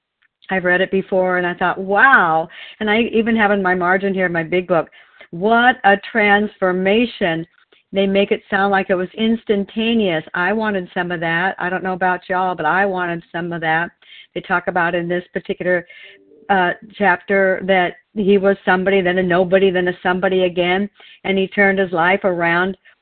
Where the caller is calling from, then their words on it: Oregon, United States; I'm a recovered compulsive overeater, and I'm calling from Oregon this morning.